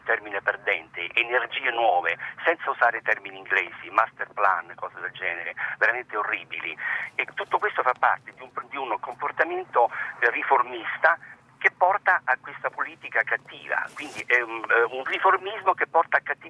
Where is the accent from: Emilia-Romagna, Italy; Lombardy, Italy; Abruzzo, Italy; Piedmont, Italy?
Abruzzo, Italy; Lanciano; born there; perché sono nato a Lanciano, che fa parte di questo territorio che adesso diventerà parco dei trabocchi